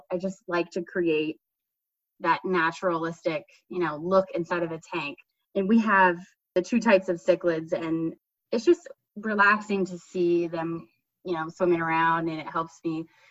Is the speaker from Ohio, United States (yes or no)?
no; Maryland, United States; And it's so cool because my husband grew up in Michigan and I grew up in Maryland, but not really anywhere near the water.